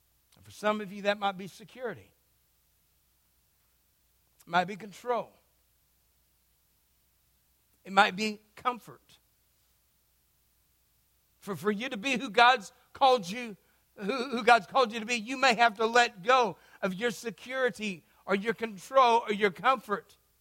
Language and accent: English; Texas, United States; And so there's a lot of stuff that comes back from growing up in Texas, and one of them was that you always watch Westerns.